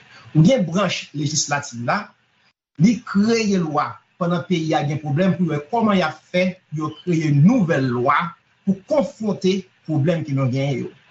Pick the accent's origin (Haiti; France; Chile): Haiti; Bien, comme haïtien, est-ce que nous avons changé?